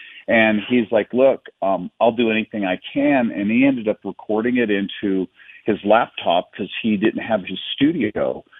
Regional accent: Idaho, United States; moved away as an adult; now in Wyoming, United States; I came from Idaho on a Greyhound bus to Los Angeles with an idea, and it kind of worked out.

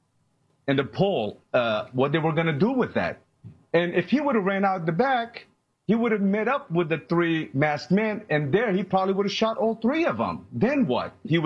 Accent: Arlington, United States; born there; I was born in Arlington. I pay taxes. The gun is registered.

